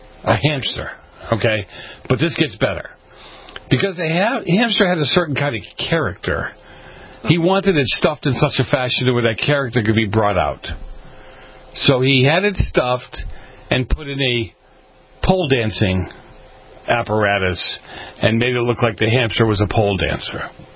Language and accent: English; Boston, Massachusetts, United States; I grew up in Boston. We had them running all around the place.